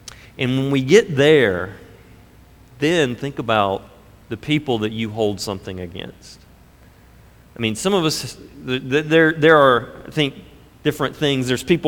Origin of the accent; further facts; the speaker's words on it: the South, United States; This won't be as relevant to you, but I grew up in the South. I got a few other Southerners here.